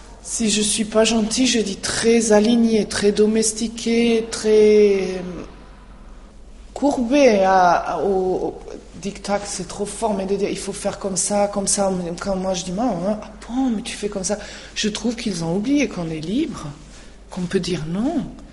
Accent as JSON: {"language": "French", "town": "Marignane", "region": "Provence-Alpes-Côte d'Azur", "country": "France", "said": "je viens de Marignane et nous, on a eu le Front National."}